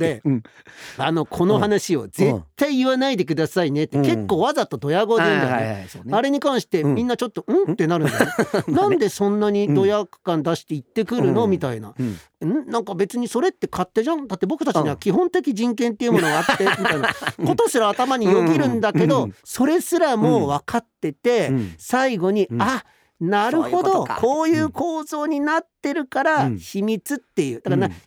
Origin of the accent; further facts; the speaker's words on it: Ueda, Nagano, Japan; 俺の故郷上田市の人口大体それぐらいだった、うん、11万ぐらいだ